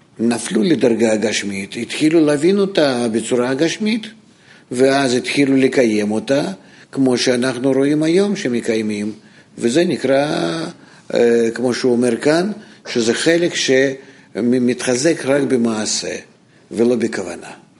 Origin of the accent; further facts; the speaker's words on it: United States; Hebrew is a second language; now in Israel; אני יודע, אני חי כאן, אני אמריקאי.